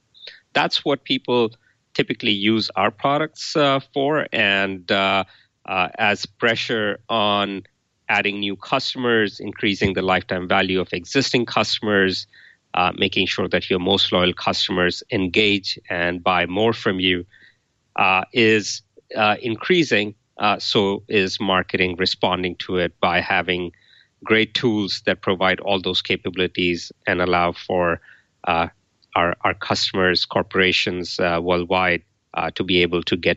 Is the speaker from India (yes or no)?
yes; India; now in United States; So I grew up in India and have lived in the U.S. for about 30 years.